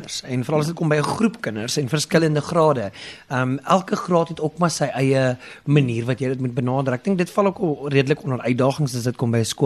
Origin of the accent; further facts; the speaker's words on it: Danville, Gauteng, South Africa; Ek kom self van Danville af